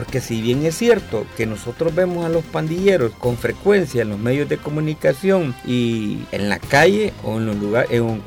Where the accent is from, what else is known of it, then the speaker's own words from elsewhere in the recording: El Salvador; Acá todos somos salvadoreños.